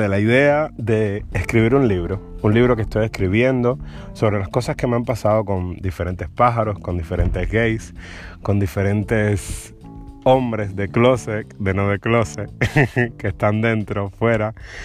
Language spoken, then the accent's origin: Spanish; Cuba; Yo tengo 24 años, soy cubano, soy un chico creativo, el cual escribe, canta.